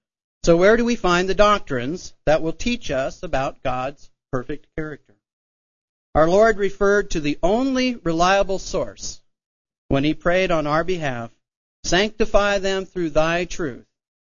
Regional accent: Oregon, United States; And I grew up in Oregon, and my first 2.5 years I consecrated in 1982. And the first 2.5 years was spent south of Salem, Oregon, Willamette Valley area.

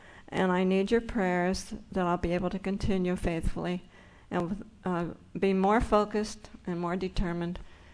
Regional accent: Salem, Oregon, United States; from Salem, Oregon

